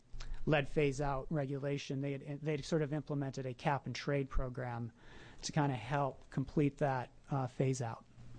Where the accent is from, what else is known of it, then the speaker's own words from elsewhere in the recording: Canada; I'm Canadian